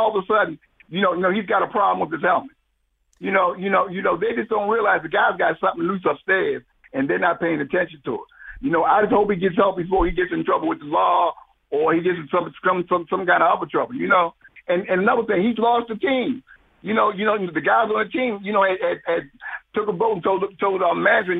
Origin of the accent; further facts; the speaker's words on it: Baltimore, Maryland, United States; Hey, yeah, first time calling. Yeah, I'm from Baltimore, so you graduated from University of Maryland.